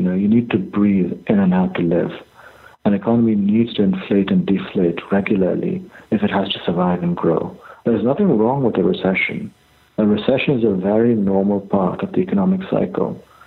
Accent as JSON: {"language": "English", "country": "India", "tie": "born or raised there", "said": "the gig economy is what I grew up with in India, in effect, in the 1980s."}